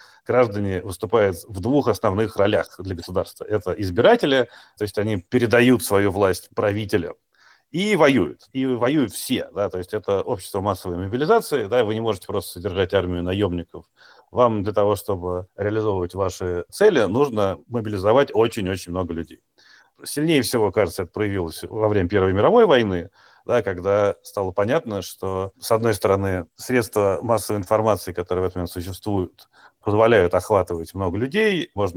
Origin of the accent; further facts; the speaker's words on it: Moscow, Russia; Я вырос в Кузьминках, очень рядом с кинотеатром «Высота»